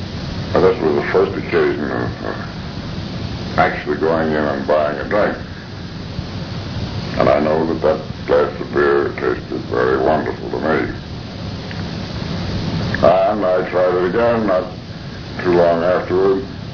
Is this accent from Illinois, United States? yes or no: no; Albany, New York, United States; I was born in Albany, New York, and attended the Albany Academy in that city. And I summered in Manchester.